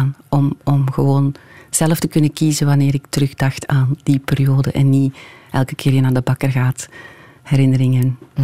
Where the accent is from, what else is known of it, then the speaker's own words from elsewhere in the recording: Hamme, Flanders, Belgium; Ja, ik ben van Hamme. Ik heb daar heel lang gewoond. En ik ga daar niet vaak terug.